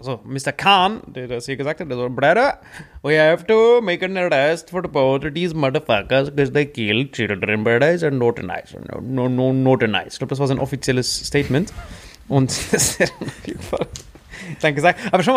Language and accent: German; France; als Französin ist es ja immer schwierig, wenn die sagt, ja, wir sind rechts.